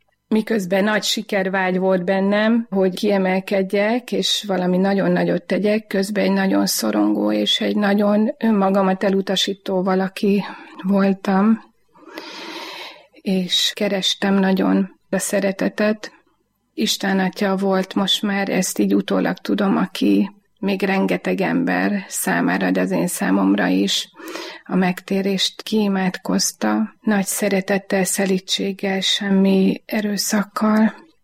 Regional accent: Zalaszentgrót, Zala, Hungary; born there; Zalaszentgrótton születtem, édesem tanítónő, édesapám tisztviselő.

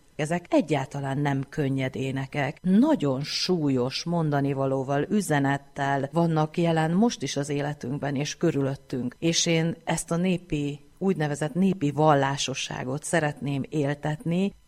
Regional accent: Tura, Pest, Hungary; Még otthon születtem a házban.

